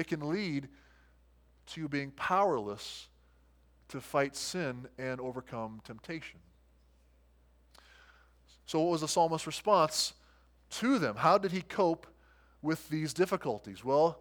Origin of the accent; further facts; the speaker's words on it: Midwest, United States; Now, you and I were raised here in the Midwest to take care of yourself, to do it by yourself